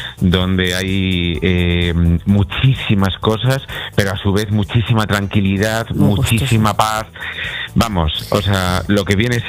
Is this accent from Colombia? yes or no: no; Orgaz, Castilla-La Mancha, Spain; yo soy de Toledo, entonces yo sigo utilizando mis expresiones de Toledo, de un pueblecito. Eso es, de un pueblecito que se llama Orgaz